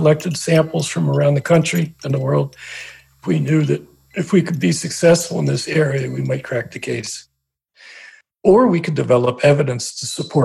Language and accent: English; Trenton, New Jersey, United States; I grew up around Trenton, New Jersey.